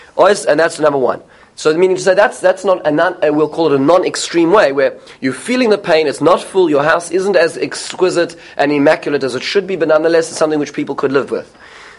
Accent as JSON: {"language": "English", "country": "South Africa", "tie": "born or raised there", "said": "when the house that we first bought when I grew up in South Africa had a section as you came into the door which was unpainted."}